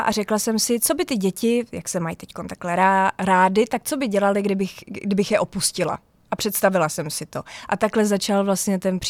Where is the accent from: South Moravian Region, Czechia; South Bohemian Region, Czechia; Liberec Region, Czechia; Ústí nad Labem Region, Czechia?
Ústí nad Labem Region, Czechia; Teplice; my jsme jinak z Teplic, z Oseka a z této oblasti, to jsou hezký místa